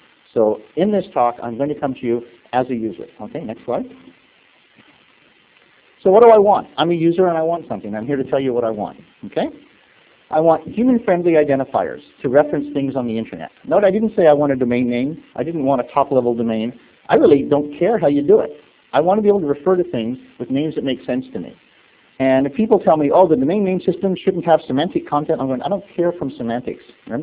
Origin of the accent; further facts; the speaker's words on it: United States; now in Canada; Having lived in Canada for a while, I'm actually originally American, but I've lived in Canada for quite some time. So because I'm now Canadian